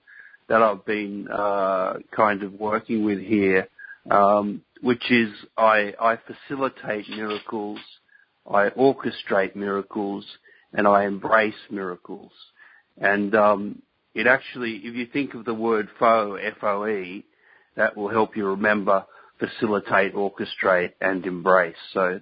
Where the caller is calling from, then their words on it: Sydney, New South Wales, Australia; I'm calling from Sydney, Australia.